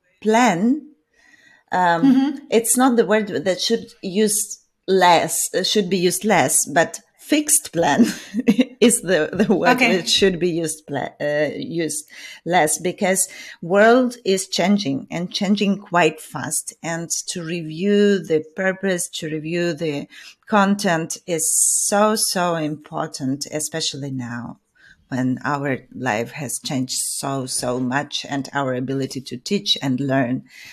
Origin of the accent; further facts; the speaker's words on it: Ukraine; again, I am talking from Ukrainian perspective.